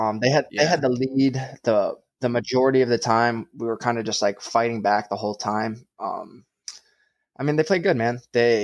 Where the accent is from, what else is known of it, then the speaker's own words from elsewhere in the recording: New York, United States; I'm from New York, man, as you guys already know, but like, that's just the way I was brought up.